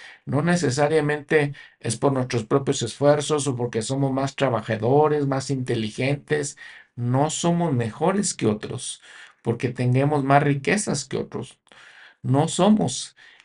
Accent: Mexico; en México, en mi país, hay muchos minerales preciosos.

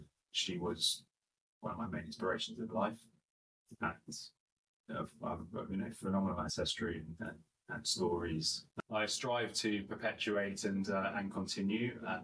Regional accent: Stanmore, London, United Kingdom; I grew up in Northwest London in Stanmore, Rushbrook Up Primary School and JFS Secondary School. And I always enjoyed my Judaism.

